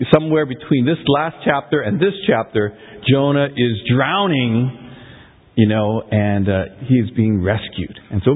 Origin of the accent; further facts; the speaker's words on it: Canada; But I love Canada. Canada is my home country.